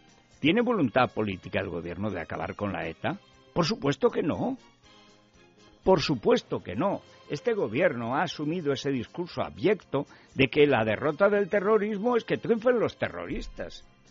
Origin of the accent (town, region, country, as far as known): Spain